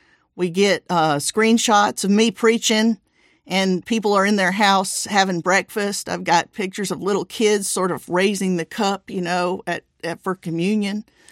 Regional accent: the South, United States; I come from the South, where we tell stories as parts of the toolbox that we bring to the table.

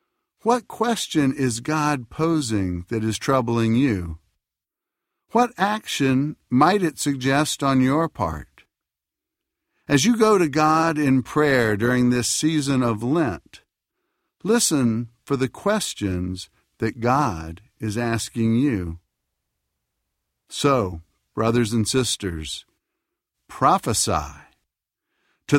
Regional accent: Philadelphia, Pennsylvania, United States; Let me tell you about Broad Street Ministries in my hometown of Philadelphia.

